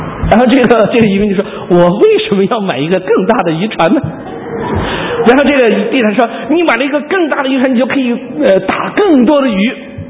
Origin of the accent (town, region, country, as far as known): China